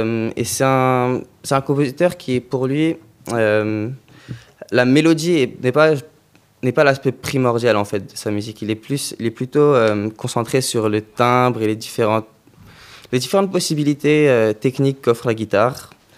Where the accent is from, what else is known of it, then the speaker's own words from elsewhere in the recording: Montreal, Quebec, Canada; now in Brussels, Belgium; je viens de Montréal, okay. Au Canada.